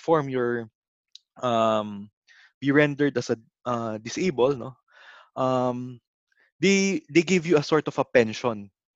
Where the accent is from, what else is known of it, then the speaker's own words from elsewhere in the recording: Philippines; that's a modification already since I'm Filipino. I was born matipid, no? So I was born thrifty.